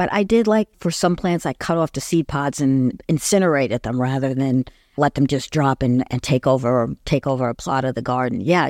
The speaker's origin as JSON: {"language": "English", "town": "Albany", "region": "New York", "country": "United States", "tie": "born or raised there", "said": "She was the neighbor where I grew up in West Albany."}